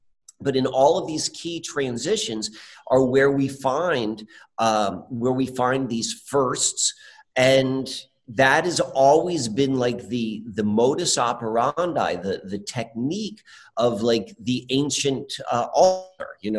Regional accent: Columbia, Maryland, United States; So, so I grew up there in Columbia, Maryland.

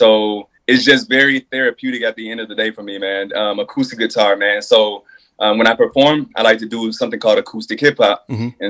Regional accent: Texas, United States; So I told you earlier that I'm from Texas, mm-hmm. right? So I grew up on things like Swisher House, like down south

